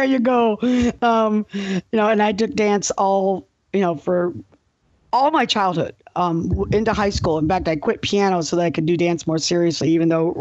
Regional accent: Beaumont, Texas, United States; But I grew up in Beaumont, Texas, and one of the biggest influences of childhood

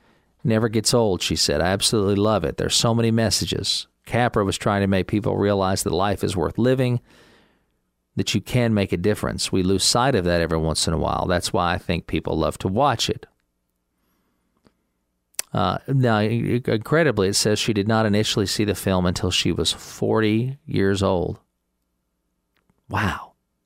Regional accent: Kentucky, United States; Happy birthday to Diane Sawyer, native of my home state of Kentucky, 71 years old today.

